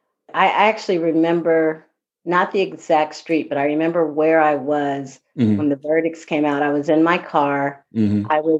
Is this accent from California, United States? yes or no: yes; Long Beach, California, United States; growing up in the South Bay area. I was born and raised in Long Beach.